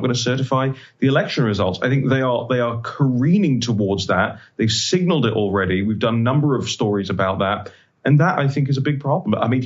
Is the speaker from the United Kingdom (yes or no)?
yes; England, United Kingdom; I grew up in England, little old England